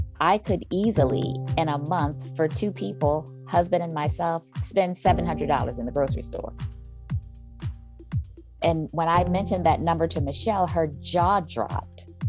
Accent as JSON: {"language": "English", "region": "Maryland", "country": "United States", "tie": "born or raised there"}